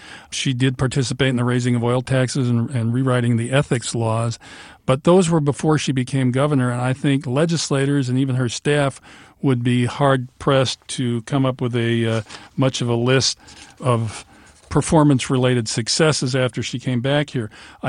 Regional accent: Alaska, United States; I was in Manhattan in January, and I told people I was from Alaska

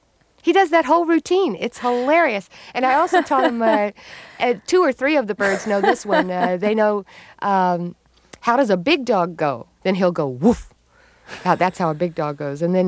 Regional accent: Texas, United States; born or raised there

